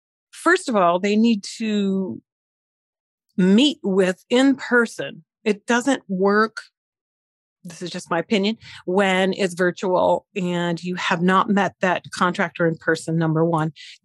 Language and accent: English; Midwest, United States; I grew up in the Midwest, and it was a wonderful life, but it was a very secluded life.